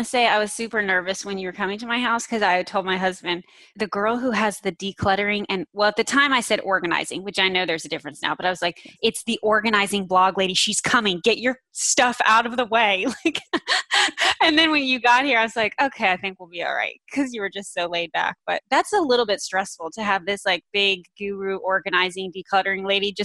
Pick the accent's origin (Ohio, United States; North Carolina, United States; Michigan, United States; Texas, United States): North Carolina, United States; also born or lived in New Jersey; I live in North Carolina. I'm pretty much from North Carolina.